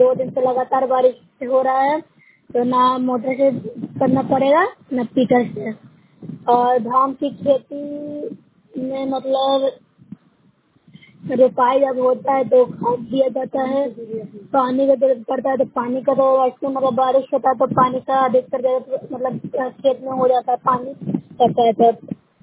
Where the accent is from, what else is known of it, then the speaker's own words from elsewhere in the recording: Bihar, India; मैं news साइब block से हूँ, जिला नालंदा की निवासी हूँ।